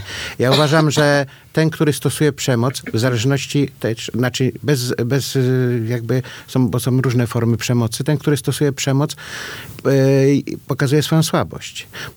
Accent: Lower Silesian Voivodeship, Poland; ja pochodzę z Dolnego Śląska i tam szereg rodzin to rodziny były górnicze.

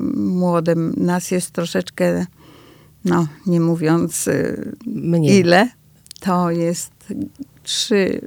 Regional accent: Grzędzice, West Pomeranian Voivodeship, Poland; born there; ja akurat nie tylko mieszkam, ale urodziłam się w Grzędzicach, więc ta wioska dla mnie jest sercem.

